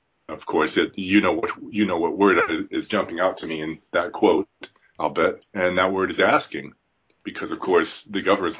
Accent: British Columbia, Canada; from Vancouver Island, where I blog at libertarianbookclub.com.

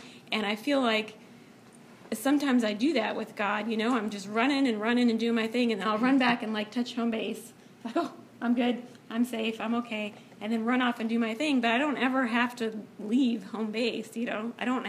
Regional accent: Denver, Colorado, United States; growing up in Denver, I would often take the bus downtown with one of my girlfriends and we'd wander 16th Street Mall

